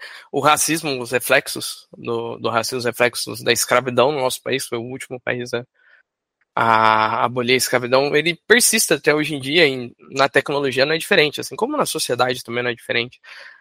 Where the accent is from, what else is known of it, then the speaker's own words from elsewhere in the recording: Campinas, São Paulo, Brazil; Eu sou aqui de Campinas